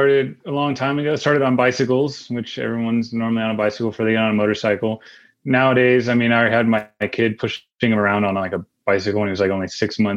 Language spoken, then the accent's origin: English; California, United States; So I grew up in Northern California, kind of near the Santa Cruz Mountains.